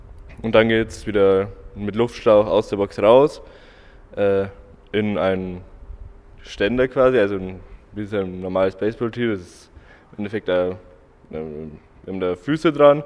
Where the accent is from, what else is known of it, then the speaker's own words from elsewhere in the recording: Passau, Bavaria, Germany; ich komme aus Passau-Grubweg.